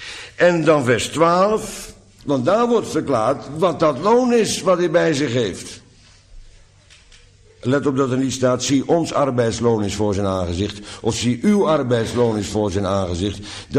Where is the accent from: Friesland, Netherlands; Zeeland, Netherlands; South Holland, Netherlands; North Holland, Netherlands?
South Holland, Netherlands; Bodegraven; ondanks dat ik uit Bodegraven kom